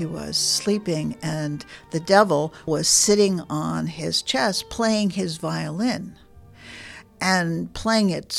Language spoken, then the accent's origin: English; Boston, Massachusetts, United States; also born or lived in New York; I grew up in Boston area, Boston and New York, and I hitchhiked across the country following a series of dreams.